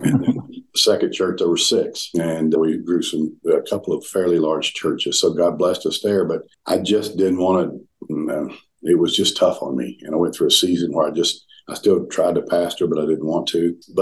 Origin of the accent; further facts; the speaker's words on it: the South, United States; accent: Southern; they let me in because of my Southern accent.